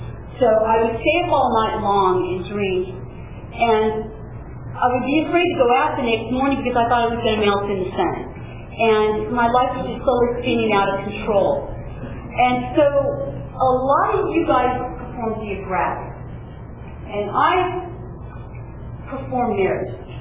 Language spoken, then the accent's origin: English; Springville, United States; I'm from Springville.